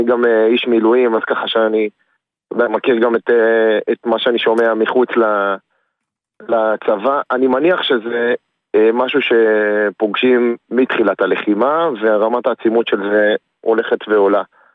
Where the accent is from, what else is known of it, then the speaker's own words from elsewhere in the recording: Northern District, Israel; אז אני דלת, אני מצפון הארץ.